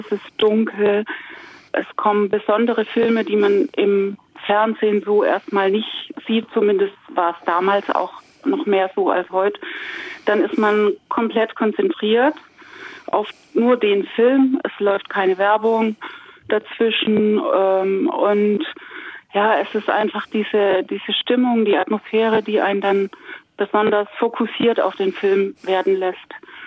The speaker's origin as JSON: {"language": "German", "town": "Heidelberg", "region": "Baden-Württemberg", "country": "Germany", "tie": "born or raised there", "said": "denn ich bin in Heidelberg zur Schule gegangen und aufgewachsen."}